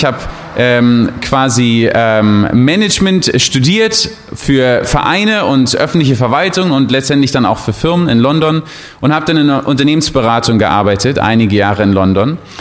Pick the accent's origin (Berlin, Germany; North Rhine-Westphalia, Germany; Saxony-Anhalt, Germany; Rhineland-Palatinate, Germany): Berlin, Germany; ich komme aus Berlin.